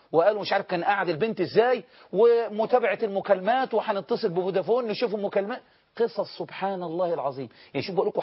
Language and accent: Arabic; Egypt; لا يا فندم، عندنا في مصر هنا بس التكويش